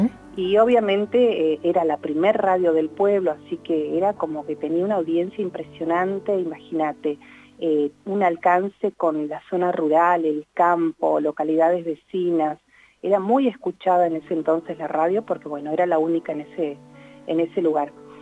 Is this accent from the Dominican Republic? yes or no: no; Río Mayo, Chubut, Argentina; born there; Radio Nacional Río Mayo, lugar donde yo nací, es un pueblo muy pequeño, bien al suroeste de la provincia del Chubut.